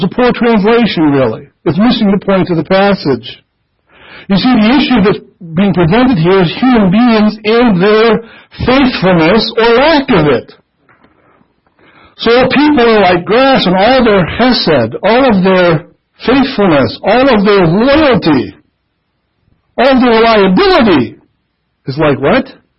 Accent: New York, United States; also born or lived in Minnesota; You know, I came from Minnesota and grew up in western New York, which is a lot of rain, year-round, all the time.

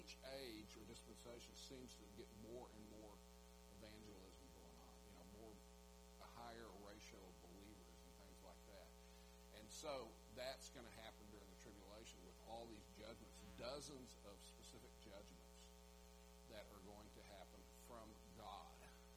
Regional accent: Texas, United States; I'd be over there in England, and where are you from? Texas.

